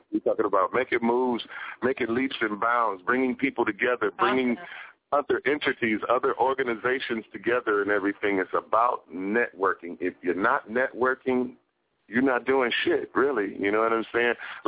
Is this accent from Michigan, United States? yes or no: yes; Detroit, Michigan, United States; That's like me being born and raised in Detroit, but I'm hollering Cali.